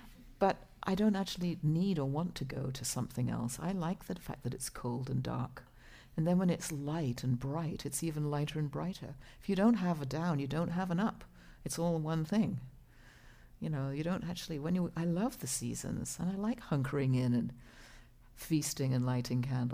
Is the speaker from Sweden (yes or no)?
no; England, United Kingdom; God, I can't cook, I'm English. I can grow flowers.